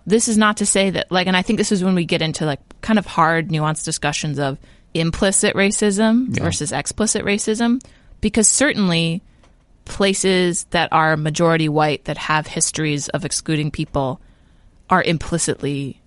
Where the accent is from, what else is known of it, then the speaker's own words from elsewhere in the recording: Cleveland, Ohio, United States; coming from Cleveland, and I mean, I'm Irish